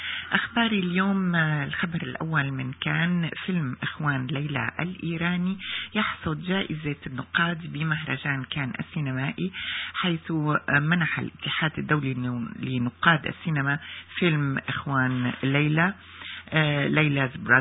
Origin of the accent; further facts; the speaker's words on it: Damascus, Damascus Governorate, Syria; أنا كمان من دمشق.